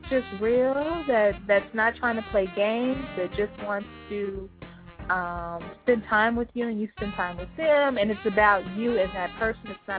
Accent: Alabama, United States; I'm not just going to have Joe Splo and I'm from Alabama, guys.

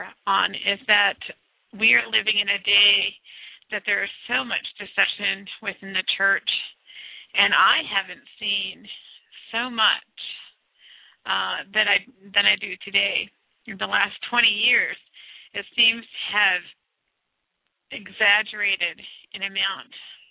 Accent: Minnesota, United States; now in Missouri, United States; And I don't say that lightly because I grew up in Minnesota where it's really cold, but today it's actually really cold.

